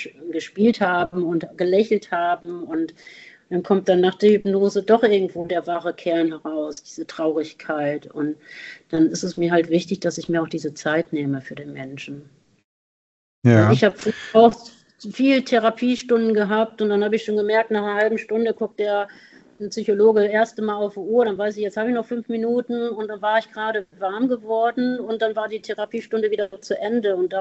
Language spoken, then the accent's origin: German; Melle, Lower Saxony, Germany; Weil ich komme ja gebürtig aus dem Norden, aus Melle, war aus Osnabrück, also bin ja auch erst seit 18 Jahren hier